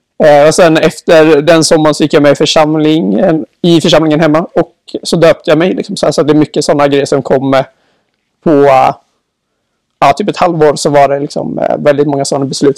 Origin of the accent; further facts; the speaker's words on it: Asklanda, Västra Götaland County, Sweden; Nej, precis. Jag är från Asklanda. En liten by ute i Västra Götaland.